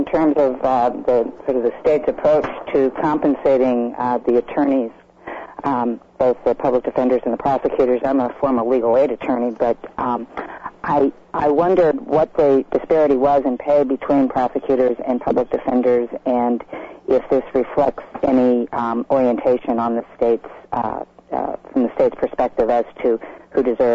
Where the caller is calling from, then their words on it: Lynchburg, Virginia, United States; Lynchburg.